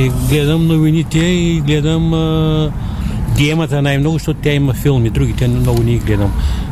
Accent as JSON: {"language": "Bulgarian", "town": "Shumen", "region": "Shumen Province", "country": "Bulgaria", "said": "понеже аз не съм и от София, аз съм от провинцията, от град Шумен."}